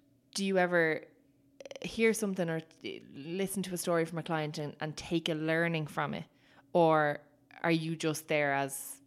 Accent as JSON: {"language": "English", "country": "Ireland"}